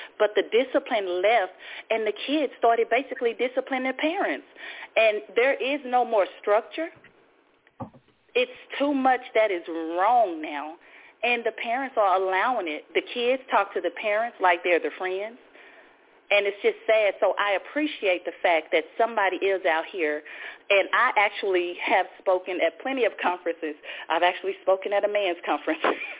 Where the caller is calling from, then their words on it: Fort Worth, Texas, United States; Hi, I'm calling from Fort Worth.